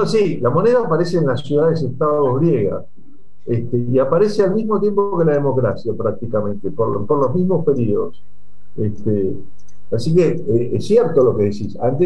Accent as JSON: {"language": "Spanish", "country": "Argentina", "said": "En realidad yo estoy muy indignado con eso, como argentino"}